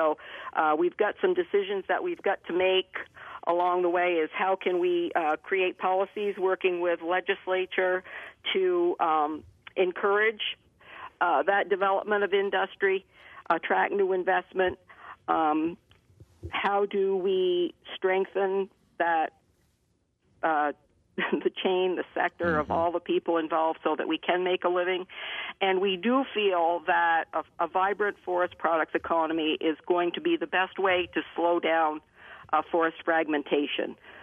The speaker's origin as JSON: {"language": "English", "town": "Irasburg", "region": "Vermont", "country": "United States", "tie": "born or raised there", "said": "But I was also born and raised in Irisburg on a dairy farm. So when we talk about the core values of Vermont being agriculture and forestry, I guess that's what shaped my life"}